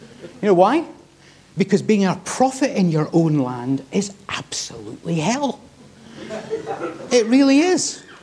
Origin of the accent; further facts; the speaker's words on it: Scotland, United Kingdom; I'm from Scotland. I'm allowed to. It's a different language we use up there.